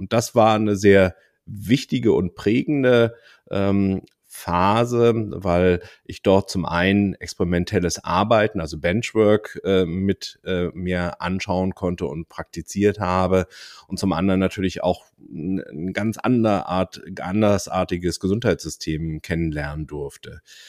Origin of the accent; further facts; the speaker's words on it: Magdeburg, Saxony-Anhalt, Germany; Architektur hätte mich sehr interessiert, aber ich bin in Magdeburg aufgewachsen